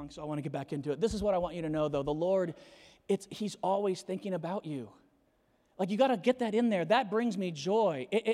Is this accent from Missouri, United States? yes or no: no; Colorado, United States; but I know I'm from Colorado